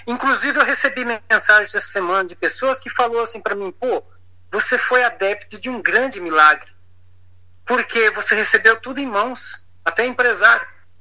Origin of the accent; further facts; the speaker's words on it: Paraná, Brazil; Eu era mais jovem, inclusive, no Paraná, na minha terra natal, quando eles começaram a fazer sucesso.